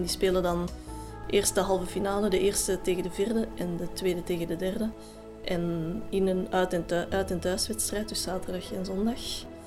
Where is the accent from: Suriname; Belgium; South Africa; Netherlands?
Belgium; Edegem, Flanders; also born or lived in Hove; Ik ben oorspronkelijk van Edegem en dan heb ik ook lang in Hoven gewoond.